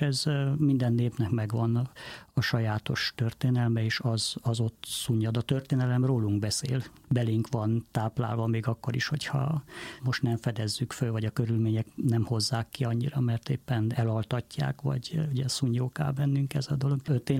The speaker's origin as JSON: {"language": "Hungarian", "region": "Transylvania", "country": "Romania", "said": "én Erdélyből származom"}